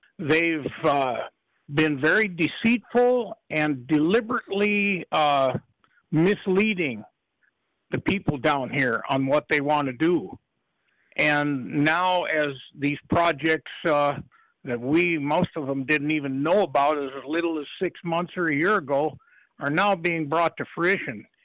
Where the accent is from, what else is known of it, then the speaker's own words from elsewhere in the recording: Dickey, North Dakota, United States; Well, I'm from the Dickey, North Dakota area, 6 miles southwest. In Russell Township of Lamoure County down here, farmed and ranched here my whole life